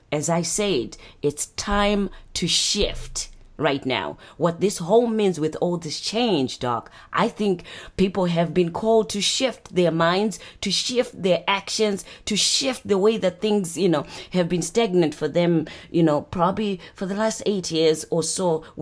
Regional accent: Zimbabwe; now in United States; See, I'm originally from Zimbabwe, as you know.

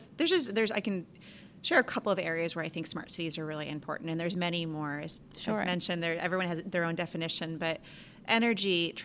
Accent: Boston, Massachusetts, United States; I call them rotary, I'm from Boston, or a traffic circle.

